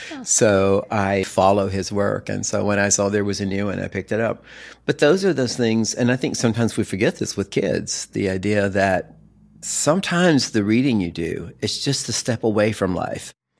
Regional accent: the South, United States; As a Southerner, I have a habit of using the word just.

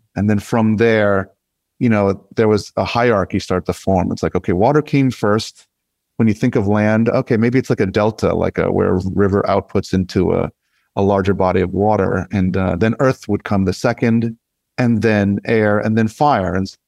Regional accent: New York, United States; And I told her that I grew up in the Bronx and I was born there.

